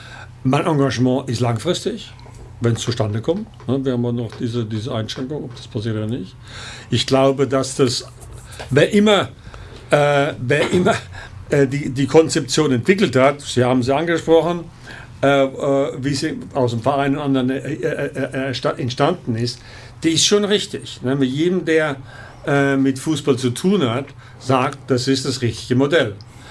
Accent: Mannheim, Baden-Württemberg, Germany; ich bin ja in Keral aufgewachsen und in Neckarau zur Schule gegangen. Waldhof-Fan bin ich schon immer.

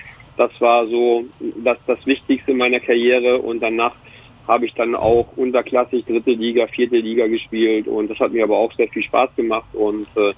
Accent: Braunschweig, Lower Saxony, Germany; born there; moved away as an adult; Ich bin zwar gebürtiger Braunschweiger, bin aber auch mit 18 dann schon mit dem Fußball unterwegs gewesen und bin dann halt auch in der Weltgeschichte rumgekommen und habe eigentlich immer so in kleineren Städten gelebt

